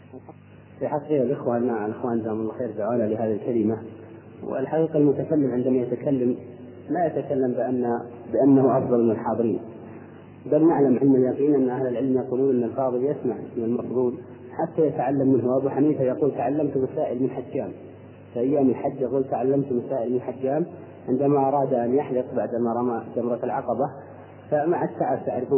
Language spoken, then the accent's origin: Arabic; Al-Qassim, Saudi Arabia; عندنا في القصيم لجنة يسمونها لجنة التجميل والتحسين، ما أدري عاد عندكم في جدة ولا لا